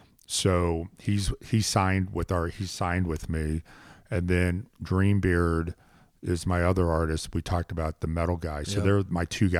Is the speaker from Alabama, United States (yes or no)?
no; Indianapolis, Indiana, United States; Yeah, I'm from Indianapolis.